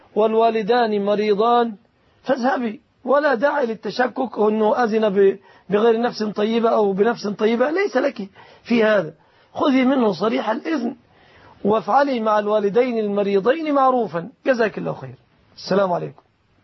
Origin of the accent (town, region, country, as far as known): Egypt